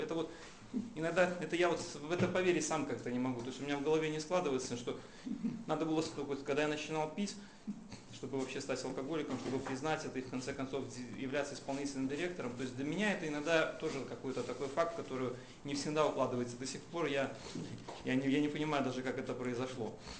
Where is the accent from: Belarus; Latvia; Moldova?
Belarus; Minsk; я из Минска.